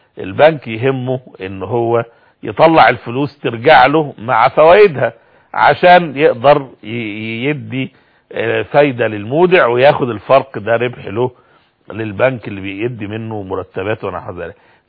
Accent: Egypt; ان ممكن حد عندنا في مصر هنا يمكن النموذج ده واضح جدا

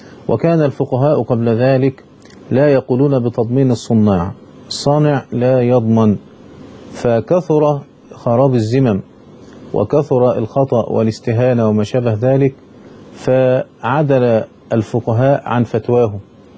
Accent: Egypt; كما كان الامر عندنا في مصر

